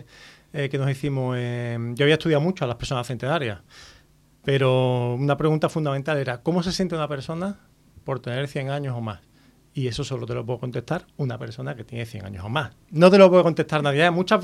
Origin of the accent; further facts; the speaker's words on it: Puerto Real, Andalusia, Spain; entrevistamos a una persona en mi pueblo, de Puerto Real